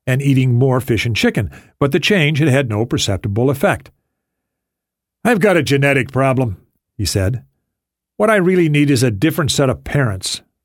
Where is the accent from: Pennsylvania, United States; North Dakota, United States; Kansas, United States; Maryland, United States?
North Dakota, United States; I learned about animal fat as a child growing up in North Dakota.